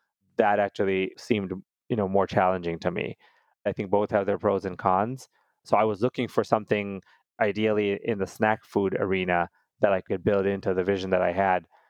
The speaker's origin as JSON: {"language": "English", "country": "United States", "tie": "born there", "said": "I came from India originally. My parents I was born in the United States, but they're from India."}